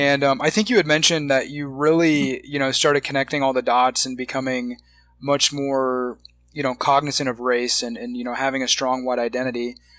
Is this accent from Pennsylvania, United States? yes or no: no; Omaha, Nebraska, United States; I grew up in Omaha, Nebraska, and believe it or not, there's actually a significant black population there.